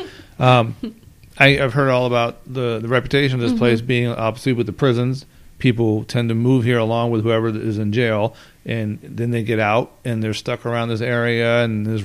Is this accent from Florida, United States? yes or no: no; Los Angeles, California, United States; now in Hagerstown, United States; Like I come from Los Angeles and whatnot.